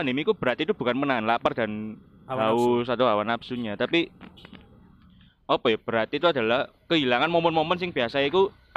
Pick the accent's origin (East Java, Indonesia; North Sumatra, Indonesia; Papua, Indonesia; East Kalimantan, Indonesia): East Java, Indonesia; Surabaya; karena enggak punya desa kan memang saya. Desa saya kan di Surabaya.